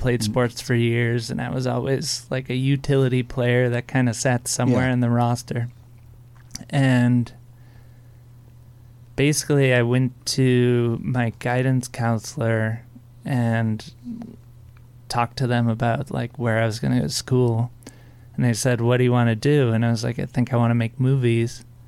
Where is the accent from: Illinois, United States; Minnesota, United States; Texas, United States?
Illinois, United States; Actually, I was born in Chicago, but grew up in the suburbs of Chicago.